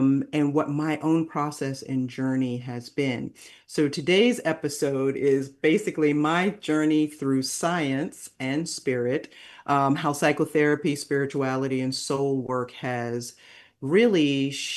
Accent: New York City, New York, United States; I was raised in New York City, and I am a child of the 80s.

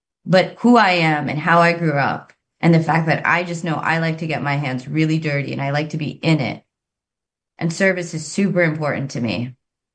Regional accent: New Jersey, United States; My family came to the United States in 1977. My parents still live in the house that I grew up in in Central Jersey.

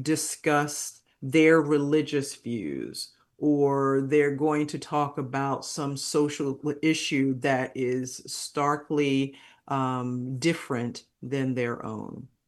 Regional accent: New York City, New York, United States; moved away; Now, I come from New York City, and leaving New York and living in a couple of other places, I've learned that people are not as direct as us New Yorkers are.

